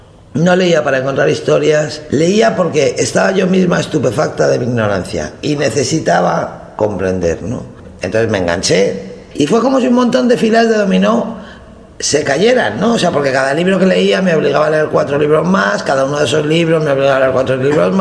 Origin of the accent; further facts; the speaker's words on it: Spain; Es muy curioso cómo en mi país, que tiene una historia contemporánea muy, muy, muy complicada, esa historia, pues sin embargo, en los españoles están convencidos